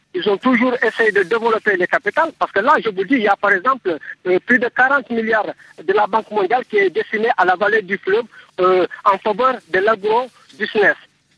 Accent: Casamance, Senegal; Moi je suis de la Casamance où les paysans sont en majorité musulmans.

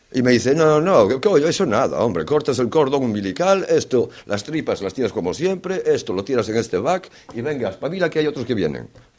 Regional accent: Spain; now in Limoges, France; Tengo 47 años, soy español y trabajo en el matadero de Limoges desde hace más de 7 años.

